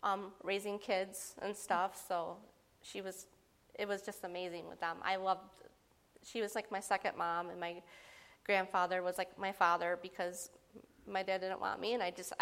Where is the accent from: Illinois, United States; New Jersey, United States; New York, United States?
New York, United States; Angelica; Well, I grew up in Angelica, New York.